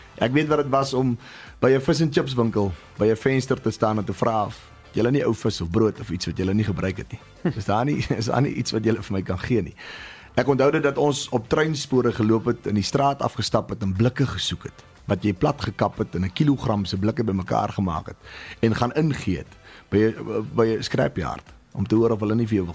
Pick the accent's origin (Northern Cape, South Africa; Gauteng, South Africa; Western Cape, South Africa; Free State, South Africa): Western Cape, South Africa; Redelinghuis; Ek het groot geword in die Sandveld distrik in die Weskus wêreld, 'n dorpie met die naam van Redelinghuis. Klein dorpie tussen Paketberg en Elandsbaai.